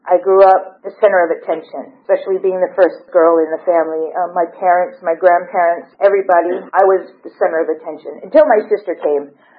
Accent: Honolulu, Hawaii, United States; I come from a little island nobody's probably ever heard of, Honolulu, Hawaii, is where I was born and raised.

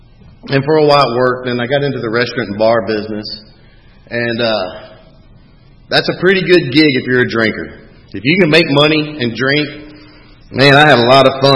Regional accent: Texas, United States; down there in Texas, where I'm from. I'm Texan.

